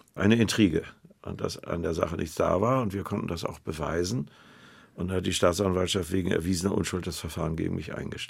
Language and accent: German; Hamburg, Germany; was uns eigentlich einfiel, als Hamburger nun ein Berliner Schloss bauen zu wollen